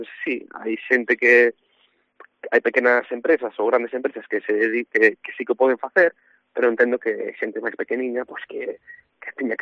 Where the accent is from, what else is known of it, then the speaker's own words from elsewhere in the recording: Ribadeo, Galicia, Spain; ambos somos de Ribadeo.